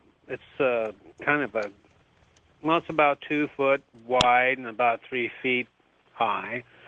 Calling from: Washington, United States; from Washington, KVI 570 AM.

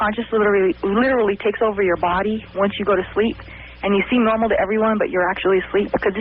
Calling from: Arizona, United States; from Arizona, the true Grand Canyon state.

